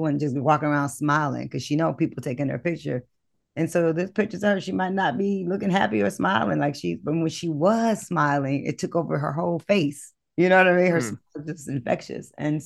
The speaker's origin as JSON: {"language": "English", "town": "Detroit", "region": "Michigan", "country": "United States", "said": "I'm from Detroit."}